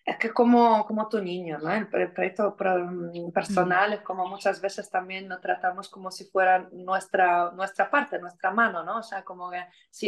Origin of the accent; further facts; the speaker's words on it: Poland; Spanish is a second language; soy de Polonia, soy polaca.